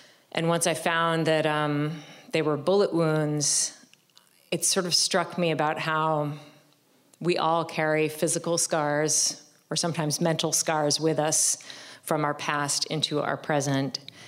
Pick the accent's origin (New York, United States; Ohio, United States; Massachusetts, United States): Massachusetts, United States; Salem; I grew up nearby in Salem, where the witches are from. And it explains a lot about my writing, actually, that I'm from Salem.